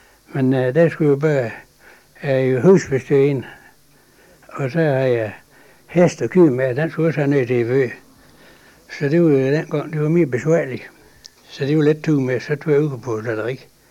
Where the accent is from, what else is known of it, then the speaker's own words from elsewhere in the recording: Nors, North Denmark Region, Denmark; born there; Ja, jeg er født i Hyllerød i Nors.